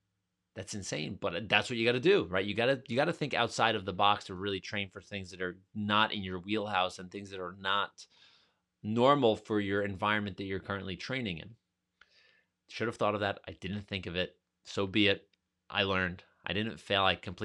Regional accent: New York, United States; I'm a New Yorker, so I don't eat pizza regularly, but I know New York pizza is probably the best in the world.

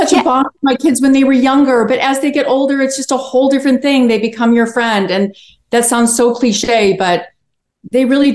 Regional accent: Chicago, Illinois, United States; And, you know, I'm from Chicago where actors are triple threats.

